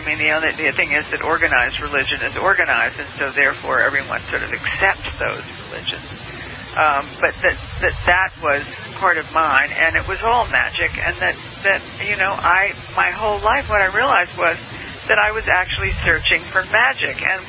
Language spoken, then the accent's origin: English; Savannah, Georgia, United States; I'm from Savannah, Georgia. And my family, I used to spend summers and vacations in Statesboro, Georgia, right outside of Savannah.